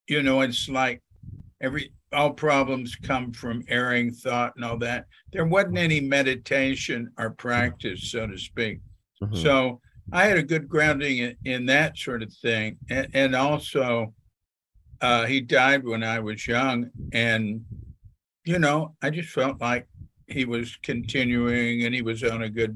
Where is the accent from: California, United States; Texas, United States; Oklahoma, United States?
Texas, United States; Fort Worth; Fort Worth, Texas.